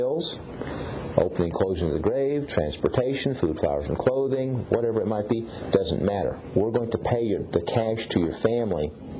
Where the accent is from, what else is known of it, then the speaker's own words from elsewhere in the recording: Hays, Kansas, United States; I was raised in the funeral business. I grew up in a funeral home. I grew up in Hays, Kansas.